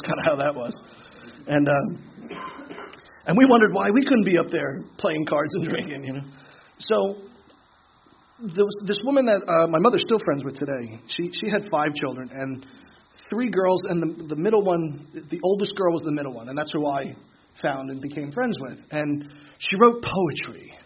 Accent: New York, United States; born there; I was born in New York. Sorry. I was razzed about that before. It was worse than Jersey, you know.

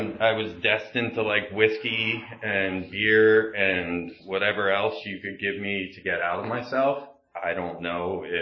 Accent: Pennsylvania, United States; born there; I was born in Delaware County outside of Philadelphia.

